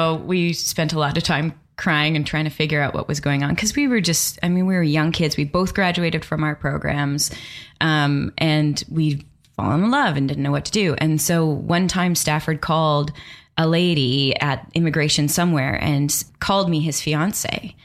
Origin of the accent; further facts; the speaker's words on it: Calgary, Alberta, Canada; I'm from Calgary, Alberta, Canada.